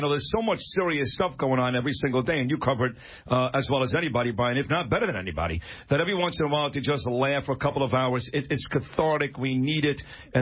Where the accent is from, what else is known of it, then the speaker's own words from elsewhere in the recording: Brooklyn, New York, United States; I'm from Brooklyn.